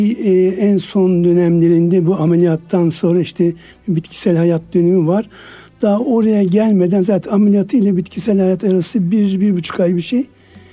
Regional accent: Osmaniye, Turkey; ben 54-52 doğumluyum. 54 yılından Osmaniye'ye geliyoruz biz. Çocukluğum hep orada geçti.

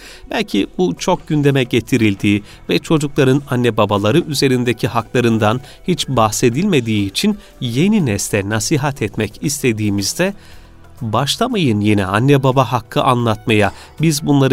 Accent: Kayseri, Turkey; born there; Kayseri doğumluyum. Çok mutlu bir çocukluk geçirdim. Allah'a binlerce şükür olsun. İslam'ı yaşayan bir aile içinde büyüdüm.

